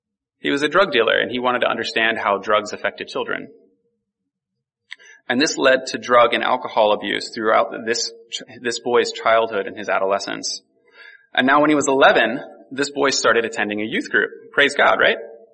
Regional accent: Morgantown, United States; You see, I grew up in this region. I grew up over in Morgantown.

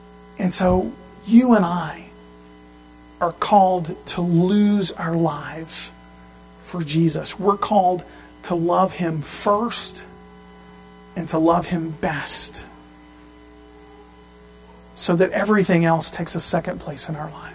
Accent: Louisiana, United States; Now, where I grew up in South Louisiana, there are actually people today named Polycarp.

